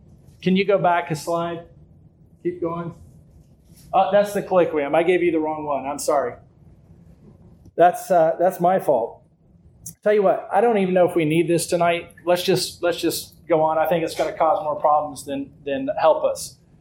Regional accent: West Virginia, United States; So I'm actually from West Virginia, so I'm a hick.

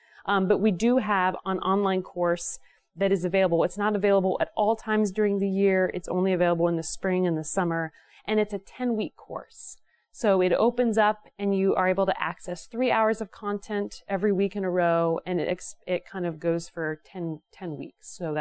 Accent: Louisville, Kentucky, United States; I'm from Louisville, Kentucky, so a lot smaller.

